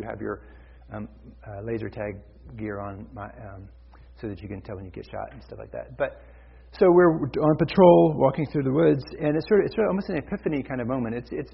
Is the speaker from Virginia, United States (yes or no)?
yes; Stewart's Draft, Virginia, United States; I grew up here in Stewart's Draft, very sheltered. You know, my dad was a preacher.